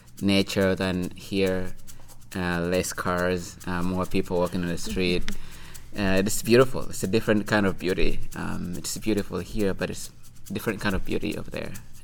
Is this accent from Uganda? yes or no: yes; Uganda; I am from Uganda, East Africa.